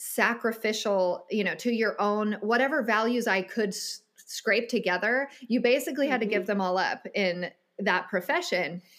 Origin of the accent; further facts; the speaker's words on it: California, United States; and then you go into the public school system in California, I'm from California